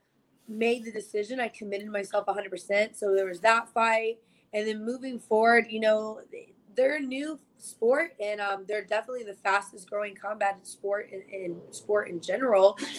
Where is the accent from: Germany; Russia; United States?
Germany; And growing up in Germany, you know, I remember walking to the parks